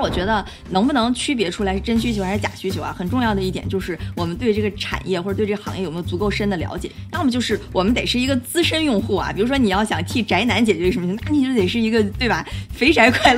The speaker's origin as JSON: {"language": "Chinese", "town": "Dalian", "region": "Liaoning", "country": "China", "tie": "born or raised there", "said": "我自己是在国内长大的，大连土生土长，然后呢09年开始上本科"}